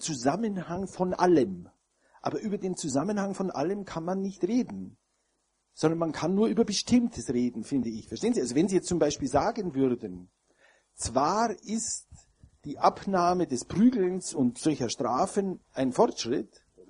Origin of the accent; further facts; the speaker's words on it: Bavaria, Germany; Ja, also ich bin in Bayern aufgewachsen